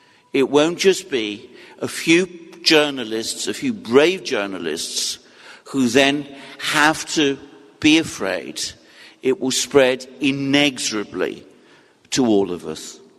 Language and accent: English; Greece; for me, who saw it happen as a child in Greece, my home country.